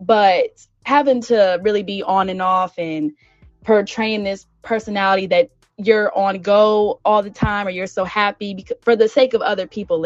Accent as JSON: {"language": "English", "town": "Raleigh", "region": "North Carolina", "country": "United States", "tie": "born or raised there", "also_born_or_lived": "Salisbury", "said": "I actually grew up in Raleigh. I was born here, and then we moved to Salisbury, North Carolina"}